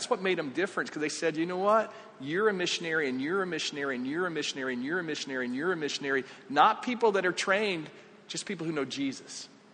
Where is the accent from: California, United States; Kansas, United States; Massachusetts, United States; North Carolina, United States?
North Carolina, United States; I'm from Eastern North Carolina, and the barbecue is just different.